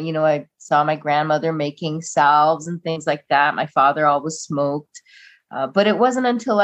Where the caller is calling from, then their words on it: Hamilton, Ontario, Canada; I am calling in from Hamilton, Ontario today, Canada.